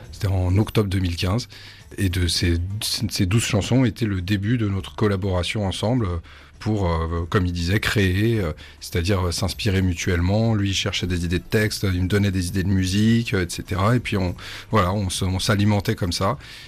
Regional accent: Paris, Île-de-France, France; Parce que j'étais dans le punk et puis j'étais de Ménilmontant en même temps.

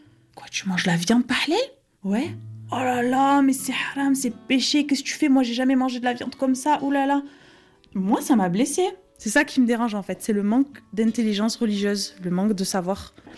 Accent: France

